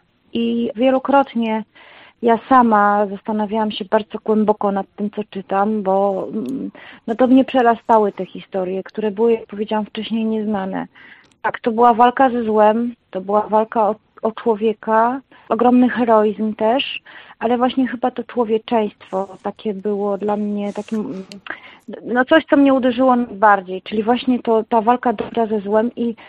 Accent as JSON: {"language": "Polish", "town": "Warsaw", "region": "Masovian Voivodeship", "country": "Poland", "tie": "born there", "said": "jeżeli ja jestem urodzoną warszawianką pierwszego pokolenia, urodziłam się w Warszawie, kocham to miasto, mimo że mam takie, no po kądzieli jestem kresowianką i podlasianką po mieczu, natomiast Warszawę kocham."}